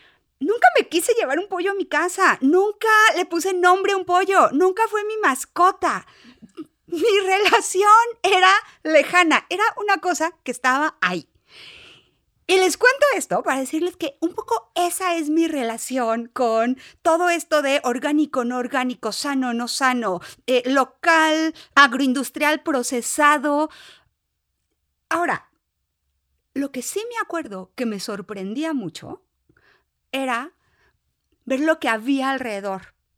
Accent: Ensenada, Baja California, Mexico; yo soy de Ensenada y de otra época de Ensenada, no de esta, de todo es valle y vinos y sofisticación.

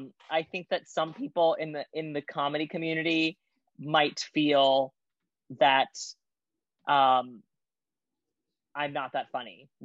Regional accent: Brooklyn, New York, United States; And I'm like, no, I am. I'm from Brooklyn. I get very heated about it.

